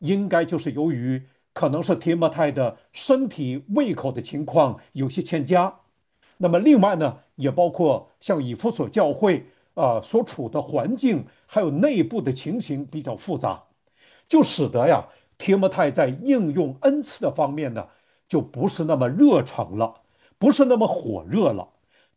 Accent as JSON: {"language": "Chinese", "region": "Northeast China", "country": "China", "tie": "born or raised there", "said": "我小的时候生活在东北的农村"}